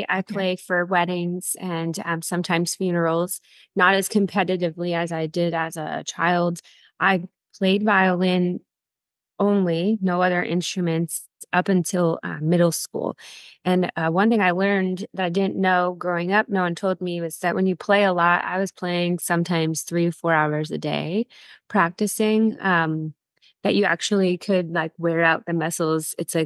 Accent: Levittown, Pennsylvania, United States; also born or lived in Scranton; So I was born in Scranton. A lot of people know Scranton on the map from The Office, the show. But my parents were born in this area, and we moved just outside of Philadelphia in Westchester area, Levittown.

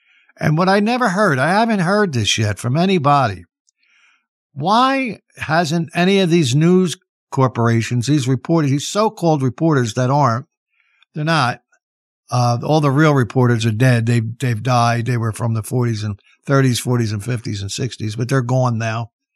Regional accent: Philadelphia, Pennsylvania, United States; Frank Ricchetti, his name is, and he's in South Philly, my hometown.

